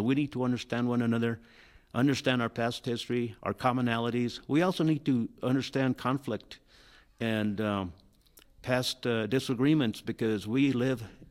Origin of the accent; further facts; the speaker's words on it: Rainsville, New Mexico, United States; also born or lived in Santa Fe; We were raised in the Mora Valley, a little village called Rainsville, originally called Llano del Coyote. Our family moved to Santa Fe. We lived at the Guadalupe Street neighborhood